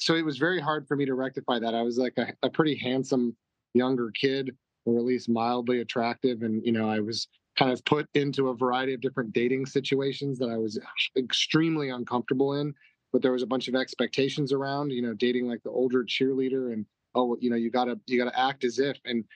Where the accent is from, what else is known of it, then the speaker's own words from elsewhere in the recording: Hermosa Beach, California, United States; alcohol specifically was always a huge part of my cultural upbringing where I grew up. I'm from Hermosa Beach, California.